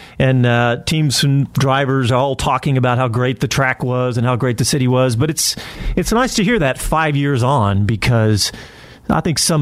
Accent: Austin, Texas, United States; the kind words you said about Austin, Texas, my hometown in our fair city here

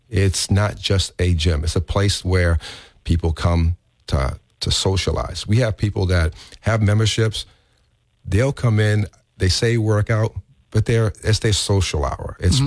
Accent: Taunton, Massachusetts, United States; I was one of those kids growing up in Taunton that couldn't afford a membership.

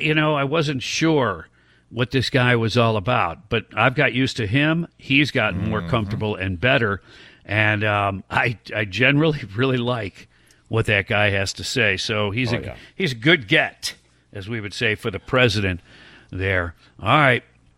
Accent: Detroit, Michigan, United States; That makes me think, you know, I grew up in Detroit.

